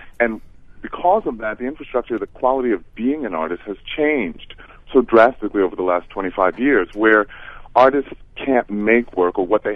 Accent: Bronx, New York, United States; now in Brooklyn, United States; Hi, I'm an artist and I've been living in Brooklyn. I'm originally from the Bronx and I've been living here for a while.

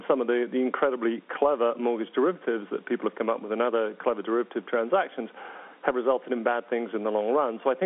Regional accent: England, United Kingdom; I come from England where tipping isn't such a big thing and service is not as good.

